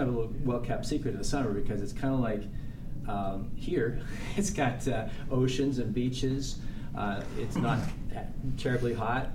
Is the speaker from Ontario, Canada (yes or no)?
no; Halifax, Nova Scotia, Canada; I am originally from Canada, yes.